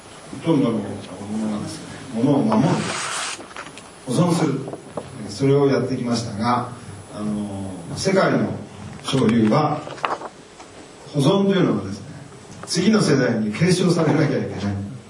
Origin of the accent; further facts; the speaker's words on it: Ushiku, Ibaraki, Japan; 私はずっと牛久に住んでおりまして、生まれも育ちも牛久ですので、上町の、ところに住んでますので